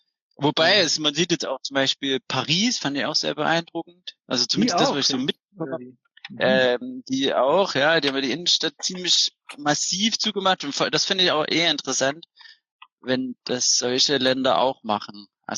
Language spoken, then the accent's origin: German; Zwickau, Saxony, Germany; now in Freiburg, Germany; hier ist tatsächlich viel wärmer, als wo ich herkomme. Ich komme eigentlich aus Zwickau. Da ist es schon mal gefühlt nochmal so 6-7 Grad kälter.